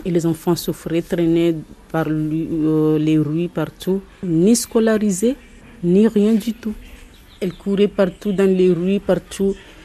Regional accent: Comoros; moved away; Je suis comorienne. Ici, je suis venue en tant que réfugiée depuis 2016 que je suis ici.

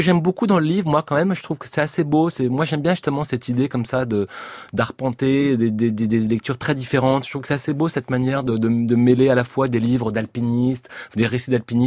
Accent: Paris, Île-de-France, France; je suis un vrai parisien

